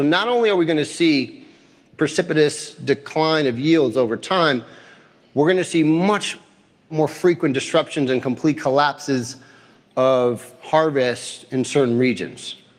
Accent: Chicago, Illinois, United States; I'm from Chicago. Like 2 degrees warming, that sounds good.

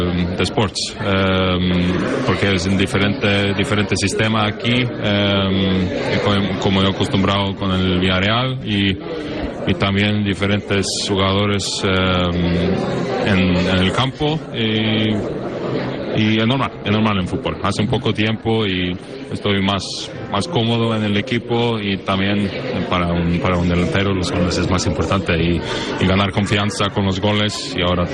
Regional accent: Norway; Spanish is a second language; Claro, soy noruego.

